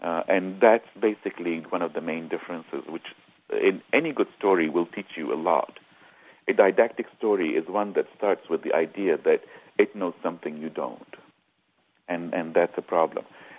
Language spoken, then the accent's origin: English; Lebanon; now in United States; I always used to think that I am American, but I'm not exactly American. I am Lebanese, but I'm not exactly Lebanese.